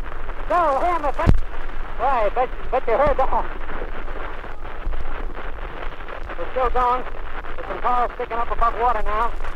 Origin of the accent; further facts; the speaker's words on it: Tennessee, United States; East, southeast.